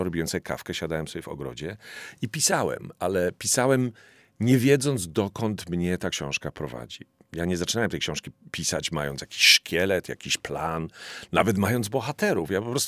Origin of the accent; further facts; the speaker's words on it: Silesian Voivodeship, Poland; A tak blisko urodziłem się Oświęcimia. I na pierwszym czy na drugim roku studiów, studiowałem w Krakowie